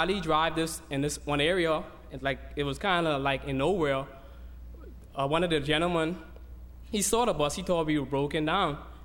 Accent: Nassau, New Providence, Bahamas; I'm from Nassau, Bahamas.

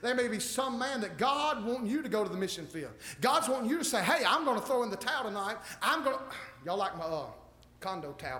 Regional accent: Shingle Holler, North Carolina, United States; I grew up in Shingle Holler, North Carolina. I'm talking about redneck to the core.

